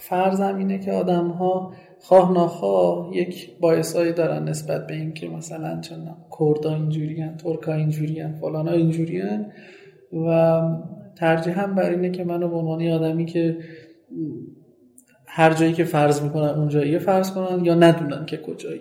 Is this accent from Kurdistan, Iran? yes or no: yes; Sanandaj, Kurdistan, Iran; first language Kurdish; Persian is a second language; من زبان اصلیم و زبان مادریم کردیه و تو چند سال اخیر خیلی کم رفتم به قولی سنندج اونورا و کمتر کردی صحبت کردم